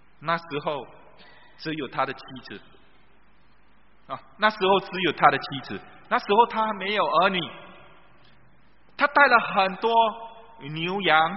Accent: China; 我们中国人大概也有这样的习俗

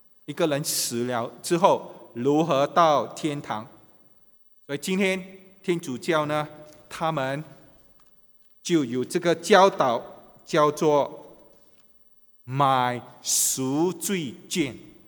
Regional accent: Guangdong, China; 这个观点呢就像我们广东人所常用的

